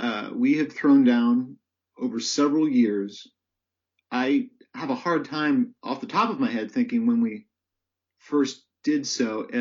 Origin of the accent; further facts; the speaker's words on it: Canada; as a Canadian